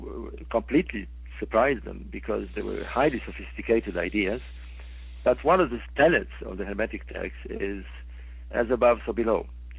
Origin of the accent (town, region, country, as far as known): Alexandria, Alexandria Governorate, Egypt